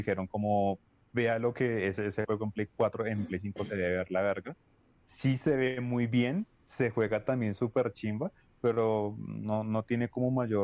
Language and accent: Spanish; Argentina; yo soy argentino.